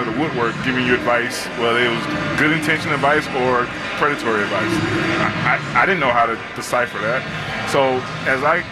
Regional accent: Kelvin, Alabama, United States; Again, I grew up in Kelvin, Alabama. We barely made the, you know, 11 people on the inside.

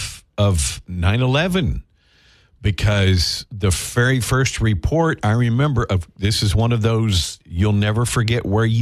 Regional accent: Bossier City, Louisiana, United States; I had friends that I went to school with, because I grew up in Bossier, went to school with, who lived on base.

